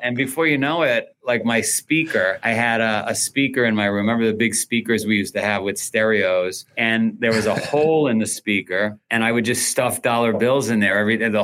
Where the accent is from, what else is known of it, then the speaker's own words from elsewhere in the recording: Queens, New York, United States; I grew up in Queens. If you saw the movie Goodfellas, I grew up ground zero for that.